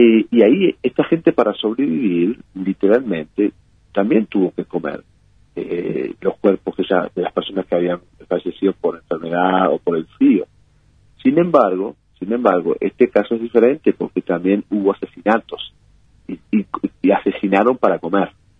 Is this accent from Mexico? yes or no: no; Uruguay; y como todo uruguayo, uno orgulloso de esta película